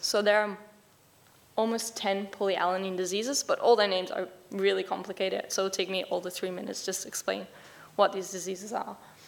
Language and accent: English; Netherlands; now in Melbourne, Australia; I came from the Netherlands, and there I did my bachelor's and master's degree